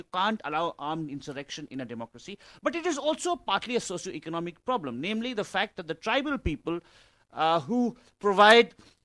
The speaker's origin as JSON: {"language": "English", "town": "Bangalore", "region": "Karnataka", "country": "India", "tie": "born or raised there", "said": "to Bangalore, my hometown, which is the economic capital of India"}